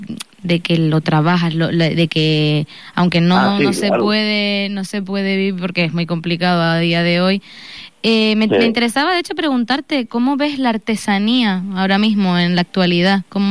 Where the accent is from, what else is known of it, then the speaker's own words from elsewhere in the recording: Canary Islands, Spain; el canario, pues somos majoreros, pero porque nacimos aquí